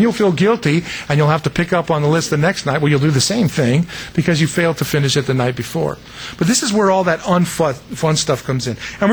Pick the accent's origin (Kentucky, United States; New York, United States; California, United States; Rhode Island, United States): California, United States; San Diego; also born or lived in Denver; I was born in Denver, believe it or not. And I grew up in San Diego, which is where dude keeps coming from out of my mouth. Because that's where I grew up. I spent most of my life there.